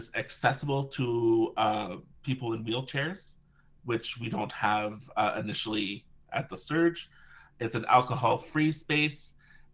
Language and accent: English; Canada; that's the thing about being Canadian.